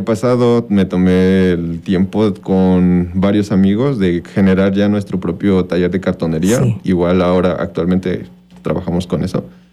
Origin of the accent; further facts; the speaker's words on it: Tlayecac, Morelos, Mexico; Sí, soy nativo del estado. Soy del pueblo de Tlayecac